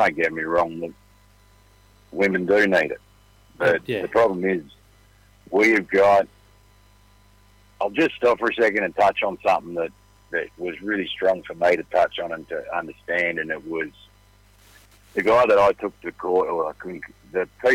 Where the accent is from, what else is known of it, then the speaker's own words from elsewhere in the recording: Australia; I'm not a liberal or anything like that. I'm just an Aussie bloke, but the shit's gone wrong in my life.